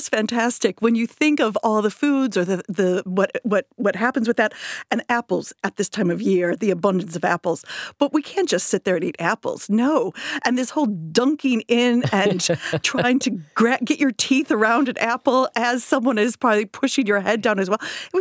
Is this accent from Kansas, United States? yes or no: no; Chicago, Illinois, United States; accent: Chicago; I'm originally from Chicago, as you can tell by my accent. I've been here a long time now